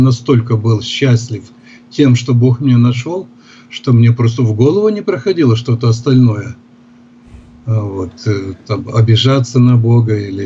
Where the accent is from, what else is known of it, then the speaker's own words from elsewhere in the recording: Ukraine; now in Russia; Я же с Украины приехал, да.